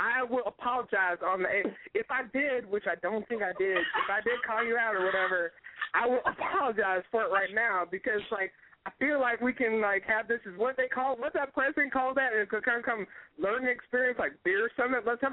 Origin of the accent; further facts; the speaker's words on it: Paducah, Kentucky, United States; Like, you know, I'm from Paducah, dude.